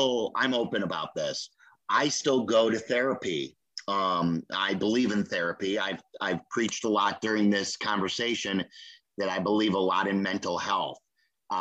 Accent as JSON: {"language": "English", "town": "Skokie", "region": "Illinois", "country": "United States", "tie": "born or raised there", "said": "I was a punk growing up in Skokie."}